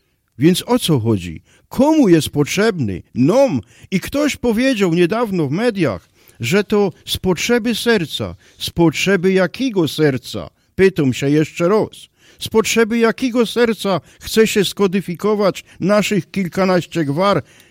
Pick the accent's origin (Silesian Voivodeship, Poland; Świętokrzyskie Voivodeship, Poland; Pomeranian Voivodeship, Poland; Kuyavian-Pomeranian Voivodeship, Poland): Silesian Voivodeship, Poland; accent: Silesian; Ja jest, jak zresztą słychać, górnoślązokiem, nie ślązokiem, a górnoślązokiem, czyli te serce. Z dziada pradziada. Godum jednym z gwar śląskich